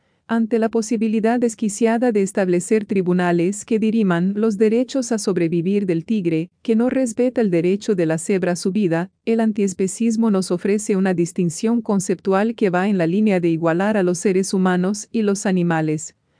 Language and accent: Spanish; Chile; que de aprobarse un texto constitucional, en mi país, Chile, de corte antiespecista